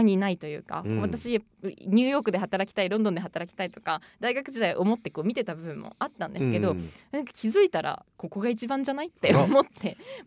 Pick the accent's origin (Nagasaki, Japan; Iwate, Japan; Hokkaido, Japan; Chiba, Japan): Nagasaki, Japan; Isahaya; そういった水俣であったりだとか自分の故郷である諫早だったりだとか島原だったりだとか